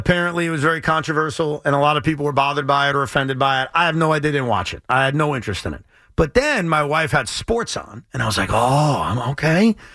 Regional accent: United States; But ultimately, I'm an American. I never root against Team USA.

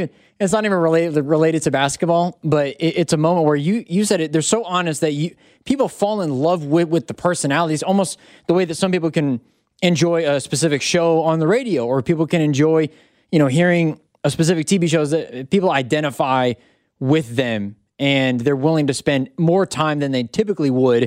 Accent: Indianapolis, Indiana, United States; Born and raised in Indianapolis, baby.

